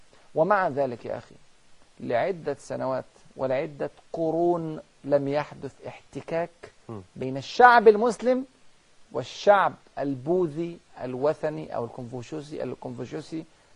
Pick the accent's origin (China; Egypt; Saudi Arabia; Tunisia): China; احنا عندنا في الصين